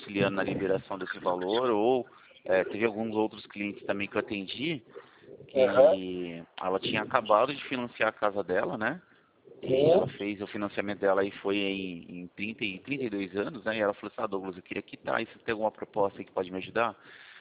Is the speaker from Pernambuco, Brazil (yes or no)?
no; Itu, São Paulo, Brazil; Não, eu sou daqui de Itu. É aqui do lado também.